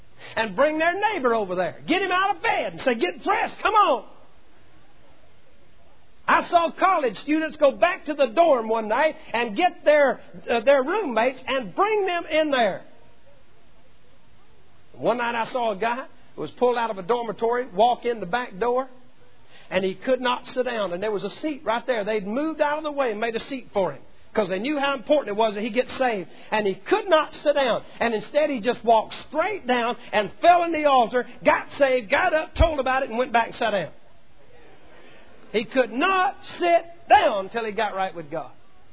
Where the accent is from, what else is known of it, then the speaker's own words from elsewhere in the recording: the South, United States; I'm from the Bible Belt.